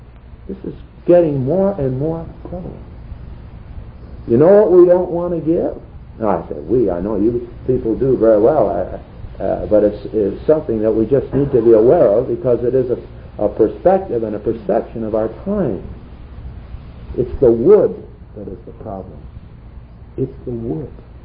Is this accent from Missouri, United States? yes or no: yes; Missouri, United States; I'm from Missouri. In other words, you've got to show me that it's not God.